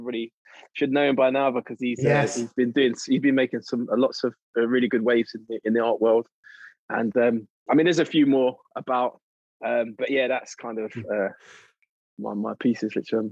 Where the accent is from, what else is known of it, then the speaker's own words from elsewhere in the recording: London, United Kingdom; coming from someone who comes from, you know, the black community. And growing up in London